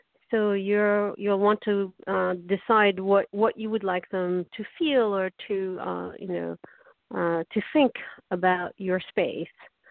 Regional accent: Casablanca, Casablanca-Settat, Morocco; I'm originally from Morocco, Casablanca

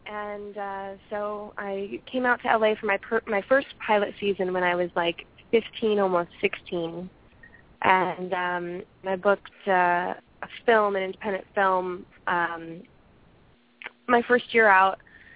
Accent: Las Vegas, Nevada, United States; I'm from Vegas originally.

